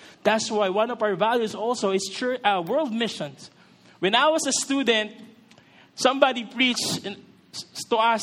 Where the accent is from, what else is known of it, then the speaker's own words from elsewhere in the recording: Sampaloc, Metro Manila, Philippines; I grew up in Sampaloc.